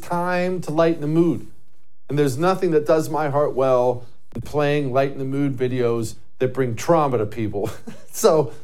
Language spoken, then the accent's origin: English; Ohio, United States; born there; I'm an Ohio State fan. I was born in Ohio, and we lost to Michigan, you know, last week.